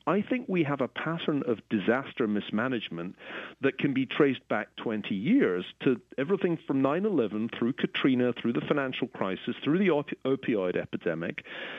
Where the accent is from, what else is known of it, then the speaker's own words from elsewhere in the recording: United Kingdom; And I have to admit, being a Brit, I didn't actually know what SOL stood for